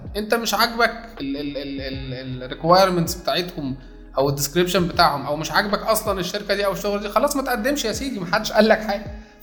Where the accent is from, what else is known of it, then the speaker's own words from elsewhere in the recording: Egypt; ده احنا عندنا في مصر نقول كيسه